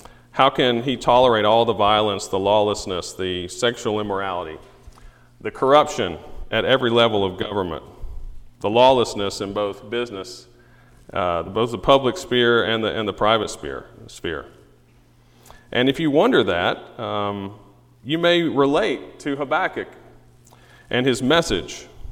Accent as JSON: {"language": "English", "region": "the South", "country": "United States", "tie": "born or raised there", "accent": "southern", "said": "That maybe I lost some of my southern accent. But up there, they would say, well, what happened to your voice? Because I grew up in the South."}